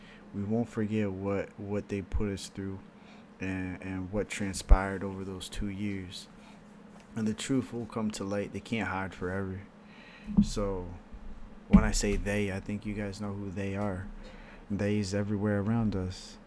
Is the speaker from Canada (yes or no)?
yes; Canada; I'm not American, to say the least. I'm from Canada. We just celebrated Canada Day.